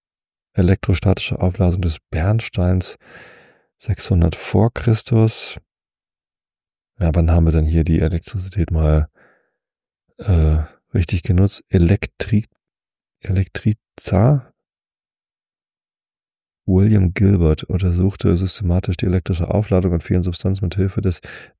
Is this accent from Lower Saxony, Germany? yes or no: yes; Lower Saxony, Germany; Ich bin immerhin hier am Westrand der Lüneburger Heide aufgewachsen.